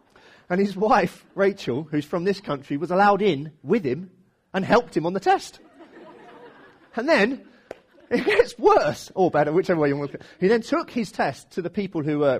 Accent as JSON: {"language": "English", "country": "United Kingdom", "said": "We do some weird things in our culture. It's just the way that we do life as British people."}